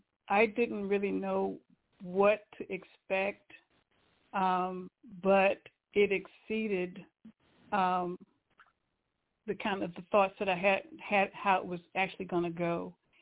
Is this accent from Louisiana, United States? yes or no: no; Raleigh, North Carolina, United States; I am from Raleigh, North Carolina.